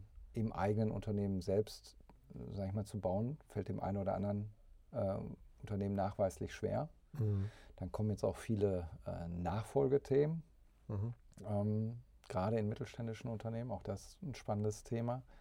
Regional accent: Witten, North Rhine-Westphalia, Germany; also born or lived in Essen; Ich bin jetzt in Essen zwar geboren, aber dann in Witten groß geworden.

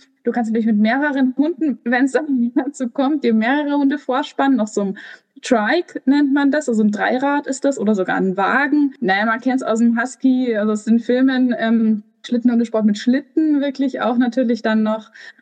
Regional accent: Bavaria, Germany; Ich komme aus dem Münchner Umland

